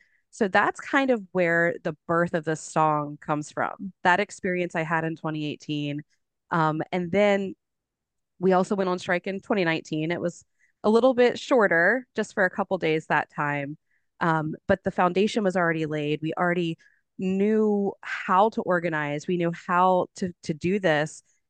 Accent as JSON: {"language": "English", "region": "West Virginia", "country": "United States", "tie": "born there", "said": "and I live in Morgantown, West Virginia. And I was born in West Virginia, and I'm Appalachian through and through."}